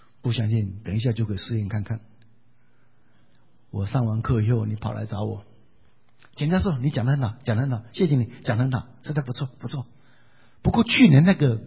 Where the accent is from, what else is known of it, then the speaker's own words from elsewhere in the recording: Taiwan; 我是台湾人，难免会喜欢讲一些台语哈